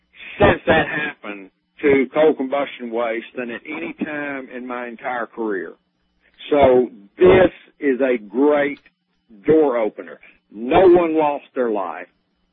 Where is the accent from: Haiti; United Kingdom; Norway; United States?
United States; Alabama; I'm from Alabama and I gotta hang my head in shame